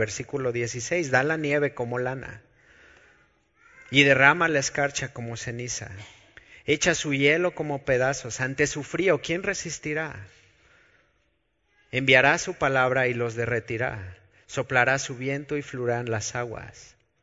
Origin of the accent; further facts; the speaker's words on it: Mexico; Nosotros los mexicanos tenemos a considerar que no hay más rápido que un chisme. Pero así como mexicanos hemos sido desterrados de una tierra